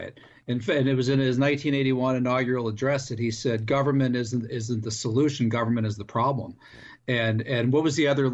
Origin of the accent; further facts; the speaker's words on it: Pennsylvania, United States; And in fact, Jimmy Stewart, I'm from Western Pennsylvania.